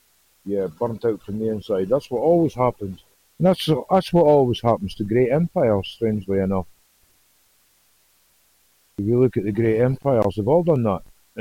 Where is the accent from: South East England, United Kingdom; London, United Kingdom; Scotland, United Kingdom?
Scotland, United Kingdom; Aberdeen; But Aberdeen's my hometown. That's where I came from.